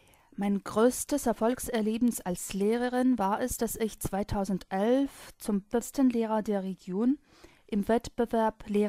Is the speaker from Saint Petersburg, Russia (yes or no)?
no; Voronezh, Voronezh Oblast, Russia; German is a second language; Ich komme aus Russland, aus der Stadt Voronezh. Ich bin 1976 in Voronezh geboren und hier habe ich mein ganzes Leben lang verbracht.